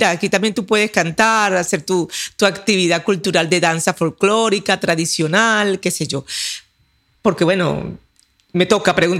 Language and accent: Spanish; Venezuela; yo soy de Venezuela y nosotros tenemos la herencia cultural africana, indígena, claro, y europea.